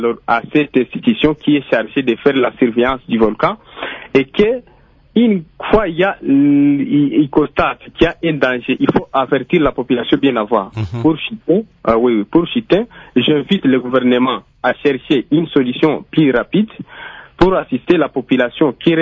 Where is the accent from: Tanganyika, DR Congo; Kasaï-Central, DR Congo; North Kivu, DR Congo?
North Kivu, DR Congo; Goma; Chose qui n'a pas été faite ici chez nous à Goma